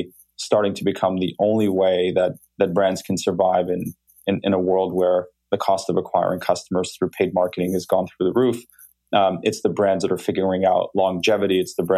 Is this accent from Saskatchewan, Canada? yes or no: no; Montreal, Quebec, Canada; now in Toronto, Canada; I'm based in Toronto, actually. So I grew up in Montreal and I moved to Toronto about 5 years ago, and that's where we're based now.